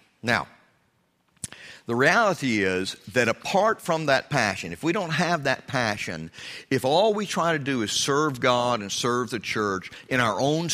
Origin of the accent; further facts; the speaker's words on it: United States; You know, I'm glad I'm an American.